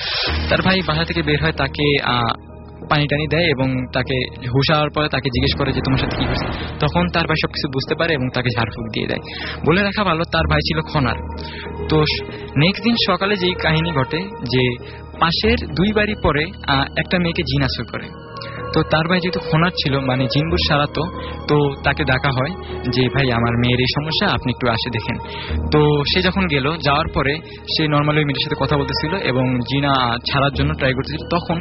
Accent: Kabirhat, Chittagong Division, Bangladesh; আমার গ্রামের বাড়ি হচ্ছে নোয়াখালী কবিরহাট উপজেলায় কালামুন্সি, ওইখানে।

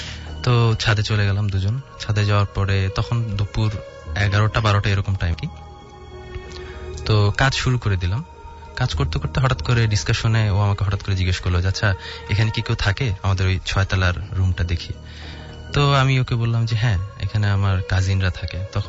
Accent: Dhaka, Dhaka Division, Bangladesh; আমি মগবাজার থেকে এসেছি।

